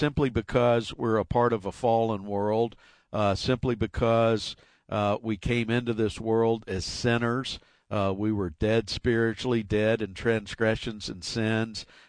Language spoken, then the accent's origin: English; Marietta, Georgia, United States; born there; You know, I was born in Marietta, Georgia in 1958. That's where my mom and dad lived